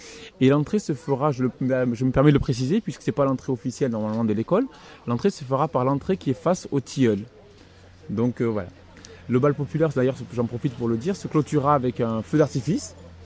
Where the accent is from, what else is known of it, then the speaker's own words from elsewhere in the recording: Marvejols, Occitanie, France; born there; Alors, personnellement, je suis lozérien, je suis né en Lozère, je suis marvejolais puisque je suis même né à Marvejols.